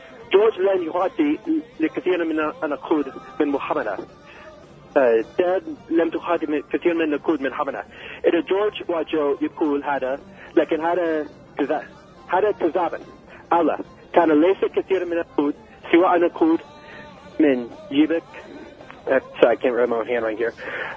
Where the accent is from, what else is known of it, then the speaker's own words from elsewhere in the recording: California, United States; I grew up in Orange County.